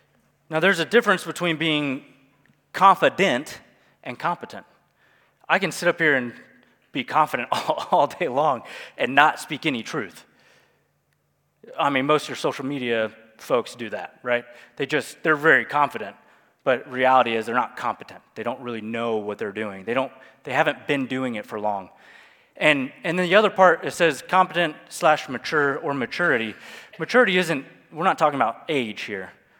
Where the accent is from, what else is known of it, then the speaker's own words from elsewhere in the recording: Alabama, United States; I'm just reading from my Bible. I'm from Alabama. I have to stick to the same language.